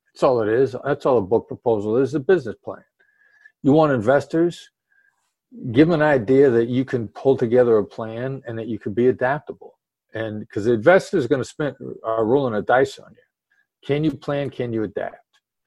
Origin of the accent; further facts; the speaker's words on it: Midwest, United States; And my son and I, you know, we're hard workers from the Midwest.